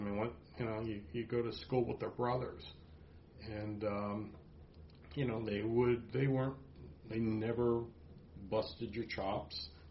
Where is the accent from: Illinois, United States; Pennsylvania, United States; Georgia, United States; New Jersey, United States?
New Jersey, United States; Princeton; I mean, I remember, I grew up in Princeton.